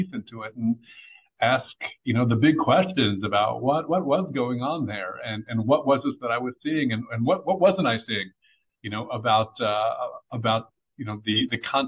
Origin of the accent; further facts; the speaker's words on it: New Jersey, United States; I came through it as probably the a rather standard modern Orthodox track growing up in Bergen County.